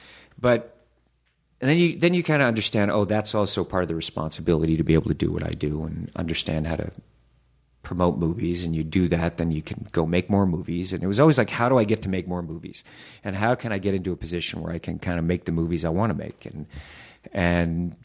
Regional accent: the South, United States; you know, Mr. Hoffman, I was raised in the South.

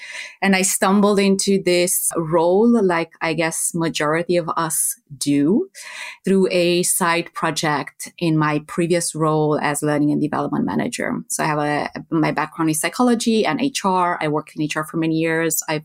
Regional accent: Romania; English is a second language; now in Netherlands; I live in the Netherlands. I am originally from Romania, from Eastern Europe, and been doing a bit of traveling and living around Europe for the past 10 years before settling in this beautiful country.

